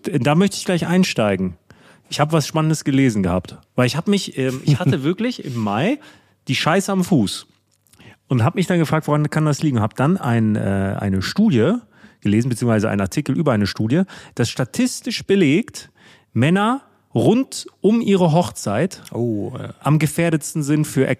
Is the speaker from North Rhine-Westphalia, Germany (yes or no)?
yes; Münster, North Rhine-Westphalia, Germany; In meiner Heimatstadt Münster.